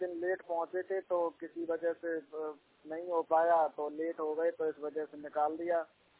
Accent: Uttarakhand, India; आप वापस घर आ गए हैं सर, उत्तराखंड के रहने वाले हैं।

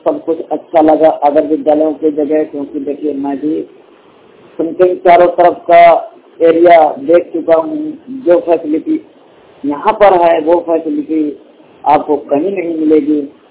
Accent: Banda, Uttar Pradesh, India; मैं बांदा उत्तर प्रदेश का मूल निवासी हूँ।

